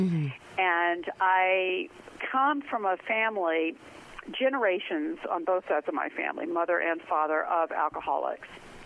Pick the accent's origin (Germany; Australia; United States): United States; Memphis, Tennessee; Well, I grew up in Memphis, Tennessee, in the 60s